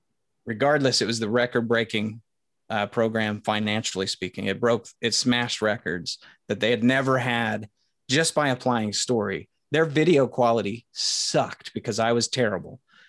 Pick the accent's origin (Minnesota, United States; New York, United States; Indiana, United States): Indiana, United States; I'm from Podunk, Indiana, man.